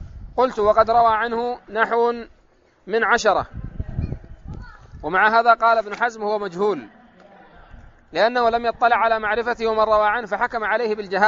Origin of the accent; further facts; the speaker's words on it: Yemen; قال ابن الصلاح: وربما عندنا في اليمن بعض الأسماء من هذا. طيب، فعندنا هنا في دماج بعض الإخوة